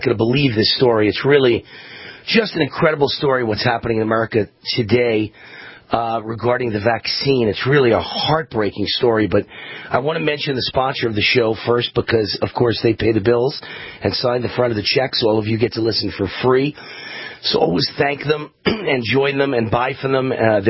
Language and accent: English; New York, United States; I mean, I'm a New Yorker, so I get angry.